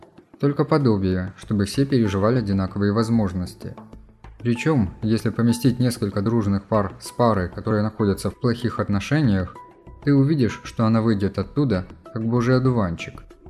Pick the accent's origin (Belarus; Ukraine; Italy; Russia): Belarus; Vitebsk, Vitebsk Region; born there; Я родился в Витебске